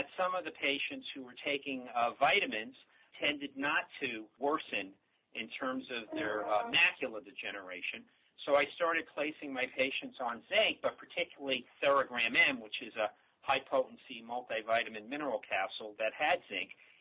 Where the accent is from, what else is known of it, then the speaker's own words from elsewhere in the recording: New York City, New York, United States; New York City in the Bronx. I was born in the mid-1950s, a few miles from Yankee Stadium.